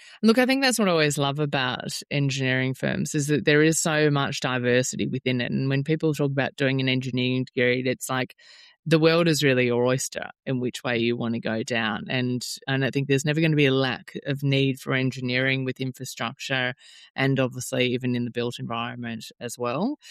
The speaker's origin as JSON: {"language": "English", "region": "Queensland", "country": "Australia", "said": "I love Maroochydore, obviously being a Queenslander."}